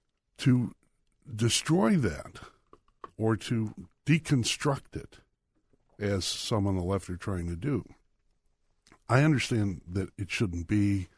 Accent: United States; born there; I said, no, Daddy. I wasn't born in the village like you. I was born in America, and we play with our helmets.

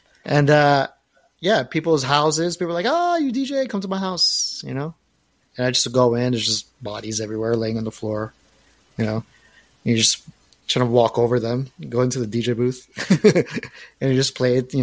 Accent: Miami, Florida, United States; I mean, I'm from Miami, and it's hot for me, you know?

